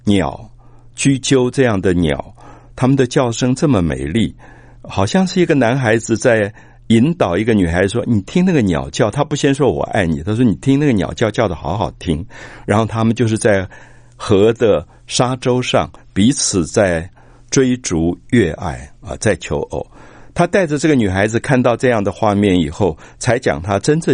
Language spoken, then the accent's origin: Chinese; Taipei, Taiwan; 其实我们童年在台北还有过类似的农田的记忆